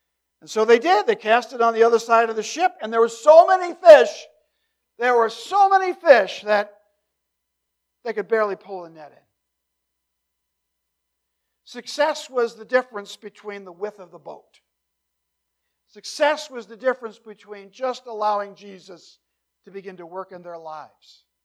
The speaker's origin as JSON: {"language": "English", "region": "New Jersey", "country": "United States", "tie": "born or raised there", "said": "It reminds me of a time when I grew up in New Jersey. We used to go bluefish fishing off the coast of New Jersey."}